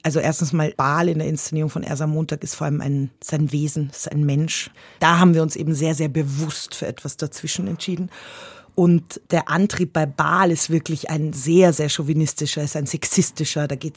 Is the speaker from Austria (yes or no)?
yes; Austria; ich bin ja aus Österreich und ich mag Bergsteigen